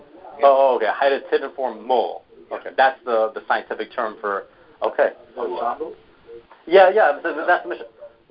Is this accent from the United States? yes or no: no; Canada; I'm from Canada, so there's some words which I think are different than America.